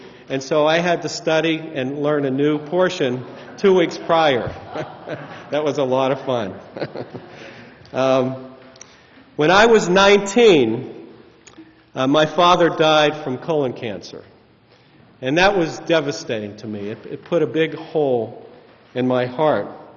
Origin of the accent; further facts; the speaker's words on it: Pittsburgh, Pennsylvania, United States; I grew up in Pittsburgh in a traditional Orthodox affiliated family. My family kept kosher